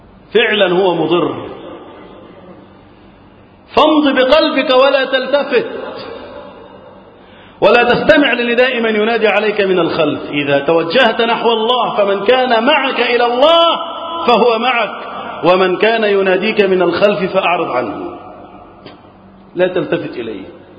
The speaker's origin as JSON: {"language": "Arabic", "country": "Egypt", "said": "بلدنا مصر"}